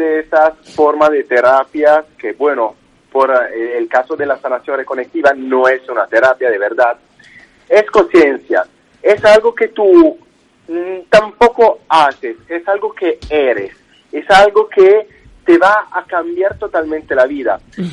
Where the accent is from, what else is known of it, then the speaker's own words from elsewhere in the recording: Italy; Spanish is a second language; me perdonarán por mi español, pero bueno, soy italiano, así es.